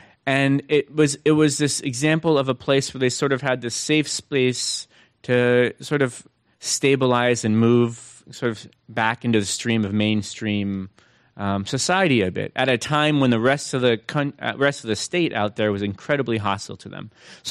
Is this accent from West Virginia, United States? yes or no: no; California, United States; And I grew up in California, so I knew farm workers as the people I drove by at a distance